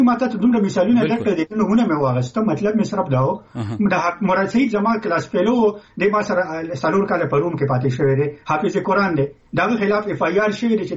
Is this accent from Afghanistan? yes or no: no; Khyber Pakhtunkhwa, Pakistan; مونږ د پښتونخوا یو مونږ د صوبه کې پردي جنگونه زمونږه په وطن باندې امپوز کړی شوی دی